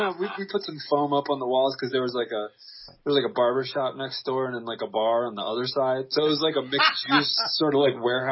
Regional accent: Fort Lauderdale, Florida, United States; I was growing up in Fort Lauderdale.

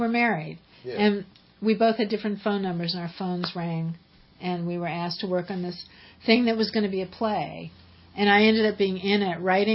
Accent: California, United States; And then I came back to L.A. because I'm a Californian.

